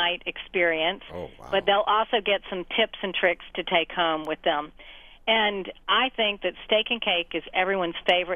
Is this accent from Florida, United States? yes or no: no; North Carolina, United States; I grew up in North Carolina in a family where we communicated how much we loved each other with food.